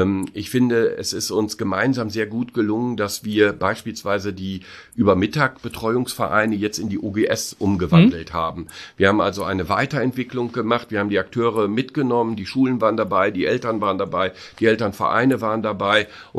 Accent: North Rhine-Westphalia, Germany; Ich bin Westfale, ich bin Münsterländer.

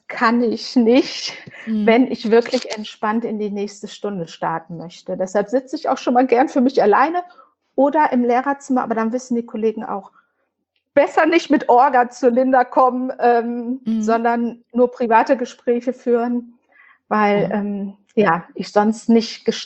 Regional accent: Krefeld, North Rhine-Westphalia, Germany; Ich komme aus Krefeld und bin da Grundschullehrerin an einer recht kleinen Grundschule

